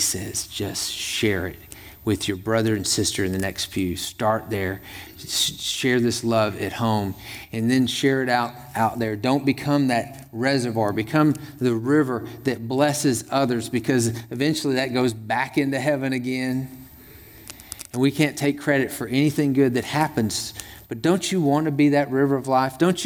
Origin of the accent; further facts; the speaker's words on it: Texas, United States; But I'm from Texas, so I want to thank you on behalf of all my native Texans for all the volunteers you sent